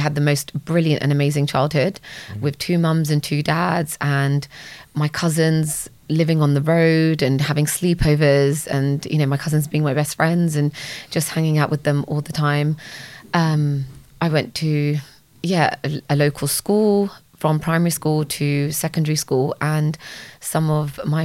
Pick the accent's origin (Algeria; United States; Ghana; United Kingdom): United Kingdom; England; So I'm British Punjabi, fourth generation immigrant from my dad's side. So my great grandparents moved to England in the 1930s.